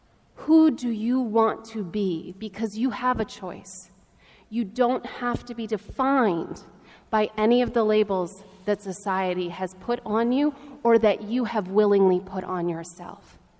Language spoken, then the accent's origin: English; Maine, United States; now in Arlington, United States; I'm the assistant rector at the Parish of the Epiphany. I live in Arlington. I'm from Maine.